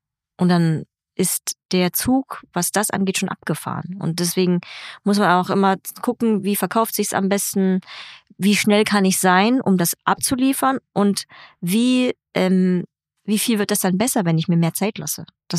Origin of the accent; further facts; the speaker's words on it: Vietnam; Ich bin halt mit dem Fahrrad oder mit dem Moped in Vietnam auf so einer Landstraße 30 Kilometer in mein Heimatdorf gefahren.